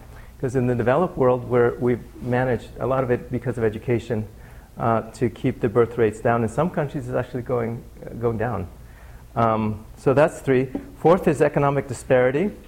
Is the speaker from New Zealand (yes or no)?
no; Chile; I'm from Chile originally